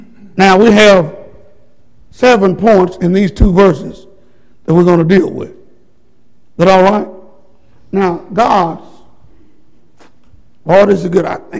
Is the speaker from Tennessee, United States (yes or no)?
yes; Tennessee, United States; Obviously … from Tennessee, just a gospel preacher.